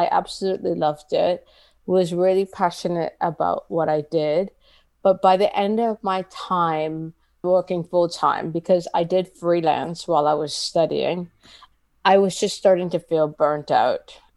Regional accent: Toronto, Ontario, Canada; now in United Kingdom; So I'm Canadian and I grew up in Toronto.

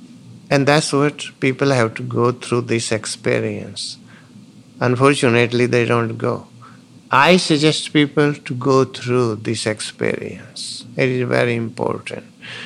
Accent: India; English is a second language; now in ?; I go sometimes in India, I still go, and to my hometown.

